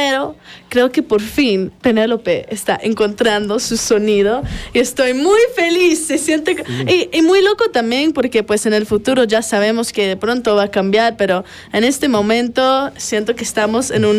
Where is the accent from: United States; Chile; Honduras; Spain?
United States; Miami, Florida; now in Colombia; Pues yo nací en Miami y pues viví toda mi vida en Miami. Vivo en Colombia hace 5 años con toda mi familia.